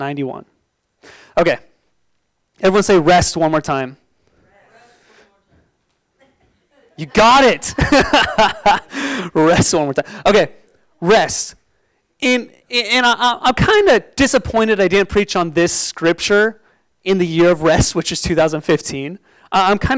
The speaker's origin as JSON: {"language": "English", "region": "Oregon", "country": "United States", "tie": "born or raised there", "said": "Well, I grew up in Oregon and we had storms, okay?"}